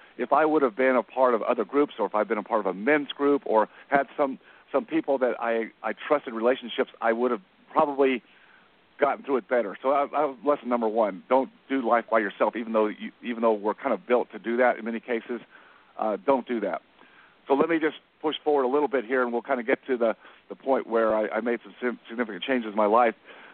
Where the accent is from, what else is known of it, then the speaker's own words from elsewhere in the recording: Dallas, Texas, United States; I come from Dallas, so I took a different route.